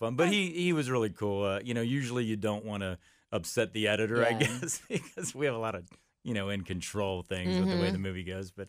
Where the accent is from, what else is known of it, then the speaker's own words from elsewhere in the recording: Amelia, Ohio, United States; I'm an east sider. No way. Where? I grew up in Amelia. I went to Amelia High School, actually.